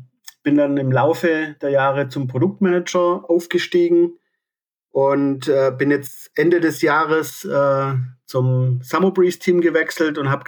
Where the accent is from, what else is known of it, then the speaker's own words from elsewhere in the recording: Aalen, Baden-Württemberg, Germany; also ich komme aus Aalen und die Aalener Metal-Szene war ziemlich aktiv.